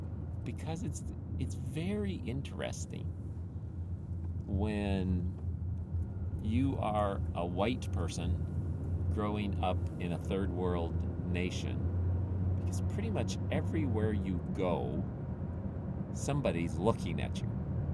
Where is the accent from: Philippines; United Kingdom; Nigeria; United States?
Philippines; I'm just recounting some things that have happened to me in the past, growing up in the Philippines, like that, like that, like that.